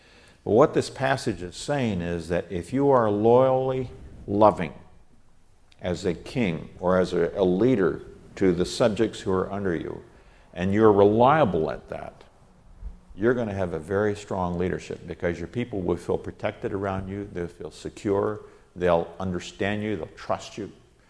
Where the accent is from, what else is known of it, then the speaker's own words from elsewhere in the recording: California, United States; I remember when we were working on the farm, I was growing up in California